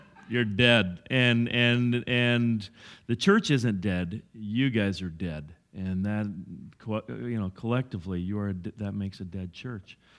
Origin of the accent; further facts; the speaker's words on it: Cathlamet, Washington, United States; Yeah, I am from Cathlamet